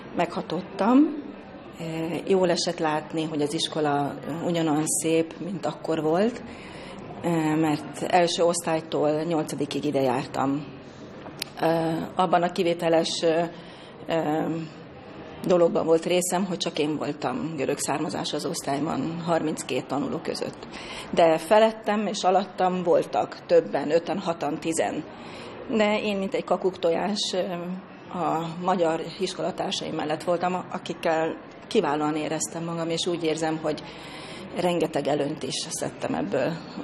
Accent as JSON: {"language": "Hungarian", "country": "Hungary", "tie": "born or raised there", "said": "Én Magyarországot hazámnak vélem. Én itt születtem, itt nőttem föl, egy nagyon kellemes és nagyon jó hangulatban, ahol jól éreztem magam. És ez az iskola megszervezte a görög anyanyelvi oktatást"}